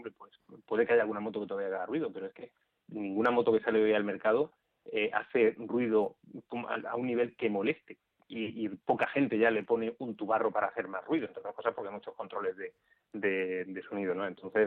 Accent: Granada, Andalusia, Spain; yo que soy de Granada, por ejemplo, que es una ciudad pequeñita, también con calles pequeñas

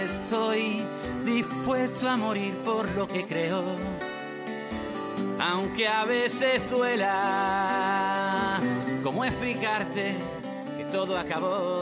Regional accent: Andalusia, Spain; yo soy andaluz

